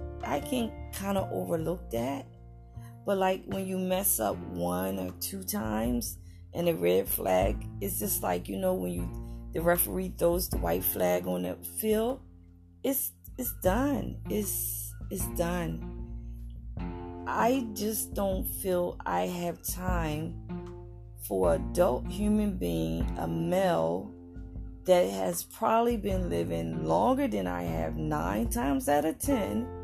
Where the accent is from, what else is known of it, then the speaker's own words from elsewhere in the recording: East Coast, United States; Growing up on the East Coast, I loved it, the cold weather.